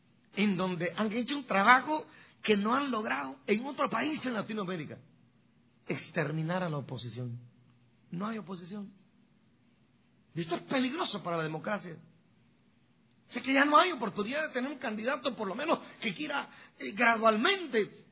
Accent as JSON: {"language": "Spanish", "country": "Guatemala", "said": "Los que somos de Guatemala, Ana María, su servidor, somos los únicos de Guatemala acá."}